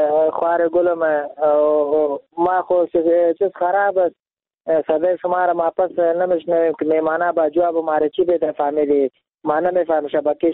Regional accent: Afghanistan; ما خودم افغان هستم،

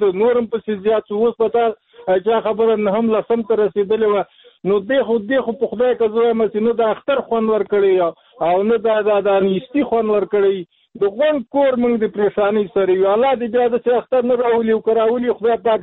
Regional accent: Afghanistan; موږ خو افغانان یو، موږ خو د دې وطن خلک یو.

